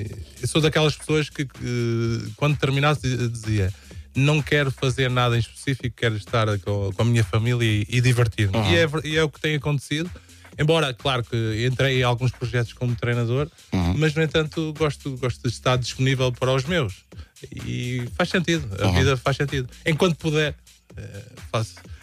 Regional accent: Amadora, Lisbon, Portugal; Eu sou da Amadora

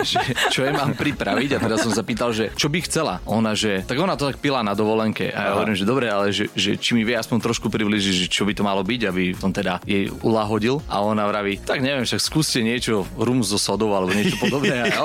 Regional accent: Snina, Prešov Region, Slovakia; keďže pochádzam z východu zo Sniny.

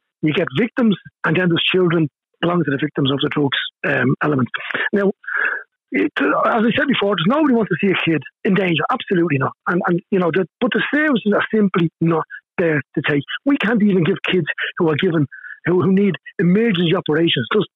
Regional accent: Dublin, Leinster, Ireland; Now, I was on O'Connell Street. I'm from North Inner City University myself.

